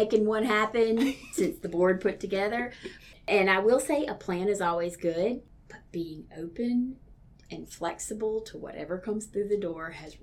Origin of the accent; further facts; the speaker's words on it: Greenville, United States; I thought everybody always had that at their grocery stores because I grew up in Greenville.